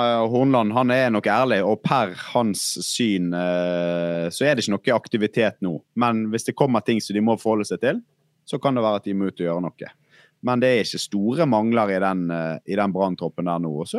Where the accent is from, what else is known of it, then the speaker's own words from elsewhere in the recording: Bergen, Vestland, Norway; Jeg er jo bergenser.